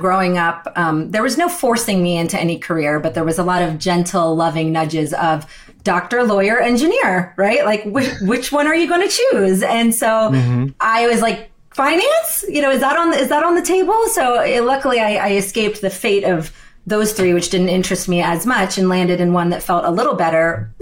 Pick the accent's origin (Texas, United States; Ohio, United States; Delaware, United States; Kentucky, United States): Delaware, United States; Wilmington; born there; So my dad was born in India. My mom was born in Pakistan. I was born in Wilmington, Delaware, but you know, first one of immigrant parents.